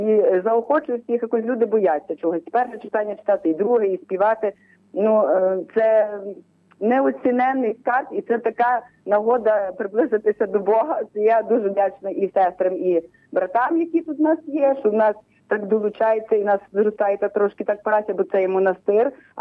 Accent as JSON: {"language": "Ukrainian", "town": "Solonka", "region": "Lviv Oblast", "country": "Ukraine", "said": "Я Львівщина, це село Солонка, там у нас є Бенедиктинський монастир."}